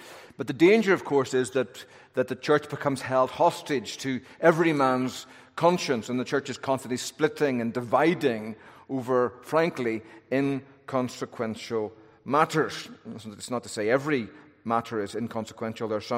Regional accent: United Kingdom; now in United States; I'm not speaking to you as a Britisher now, I'm speaking to you as an American. I wasn't born here, but I got here as fast as I could.

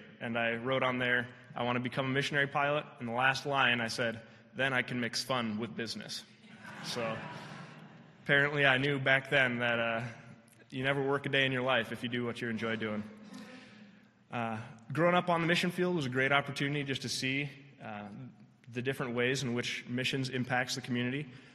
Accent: Kenya; I grew up in Kenya as a missionary kid

